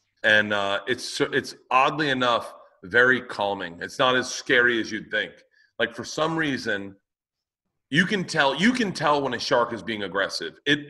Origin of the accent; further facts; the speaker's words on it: Florida, United States; I grew up in Florida. I can swim really good.